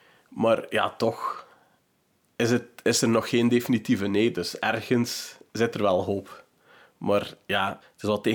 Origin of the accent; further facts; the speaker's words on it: De Haan, Flanders, Belgium; now in Germany; ik ben van De Haan oorspronkelijk, maar ik woon in Duitsland, zo rond het drielandenpunt met Nederland ook, want mijn vrouw die is Duitse.